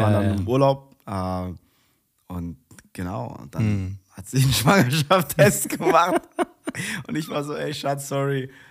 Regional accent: Langen, Hesse, Germany; wir gehören ab 28, ich bin in der Nähe von Frankfurt groß geworden, in Langen geboren.

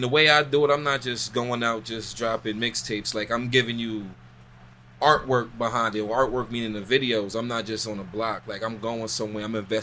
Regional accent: New York, United States; Like, growing up in New York, you either got to bus or train, you feel me?

